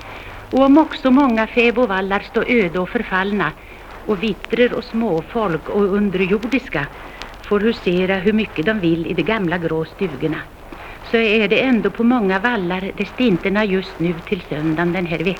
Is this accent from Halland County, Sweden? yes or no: no; Gävleborg County, Sweden; det som jag minns själv från min hembygd i Hälsingland